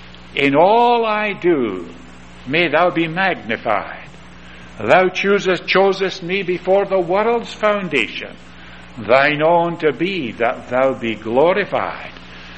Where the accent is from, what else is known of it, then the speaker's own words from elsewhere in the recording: Scotland, United Kingdom; the home where I was brought up in Lanarkshire in Scotland.